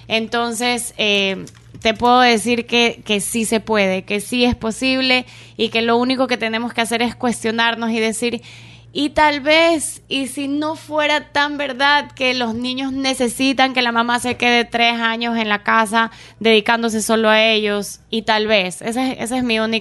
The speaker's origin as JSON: {"language": "Spanish", "country": "Ecuador", "said": "Nosotros como ecuatorianos somos gente trabajadora, honrada, honesta, confiable"}